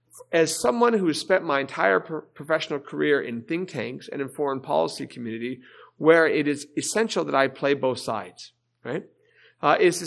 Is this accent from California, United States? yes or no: no; Arizona, United States; I'm from Arizona. Arizona traditionally was as a Republican as they come.